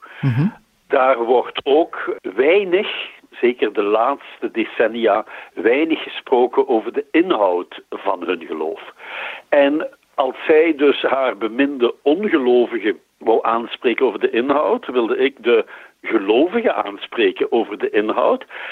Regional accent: Genk, Limburg, Belgium; born there; Ik ben geboren in Genk in Limburg, 1955.

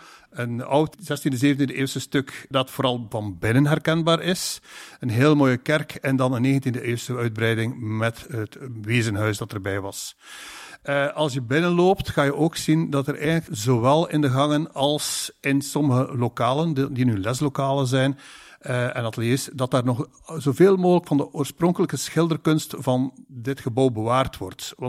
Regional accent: West Flanders, Belgium; want ik kom uit West-Vlaanderen

